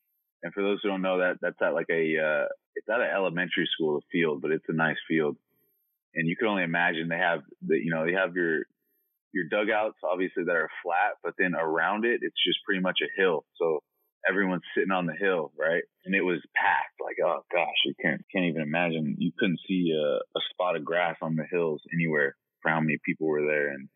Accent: California, United States; Because growing up in the Bay Area, for those who don't know, it's God. There's like every single inch of land is pretty much a house or a condo where I grew up.

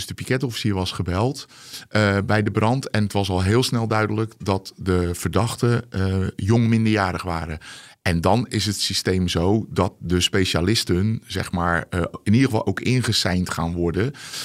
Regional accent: Rotterdam, South Holland, Netherlands; Ik kom helemaal niet uit Arnhem, uit die regio. Hè. Je hoort aan mij dat ik niet uit Amsterdam kom ook, zeg maar.

